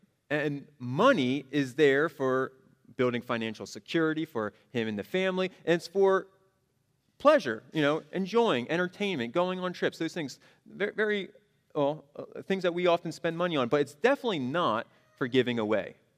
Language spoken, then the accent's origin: English; New Jersey, United States; I'm from New Jersey. It happens. I don't mean to be. It happens. I'm from the Northeast, and so I can come across a little brusque, a little jerkish.